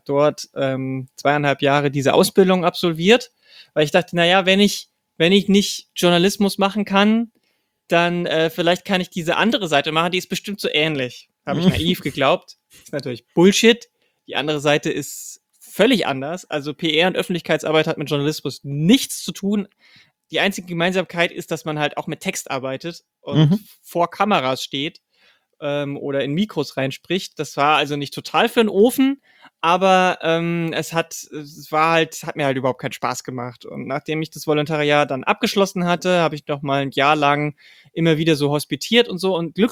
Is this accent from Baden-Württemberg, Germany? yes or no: no; Bavaria, Germany; Wir sind ganz, ganz im Südosten. Ich bin in Niederbayern aufgewachsen.